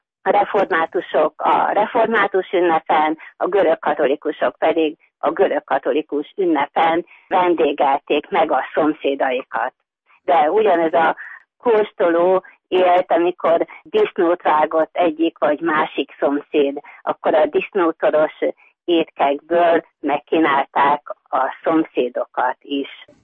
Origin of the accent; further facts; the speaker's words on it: Zakarpattia Oblast, Ukraine; Én egy kárpátaljai magyar nagyközségből származom, melyik vegyes felekezetű református és görögkatolikus kb. Fele-fele arányban.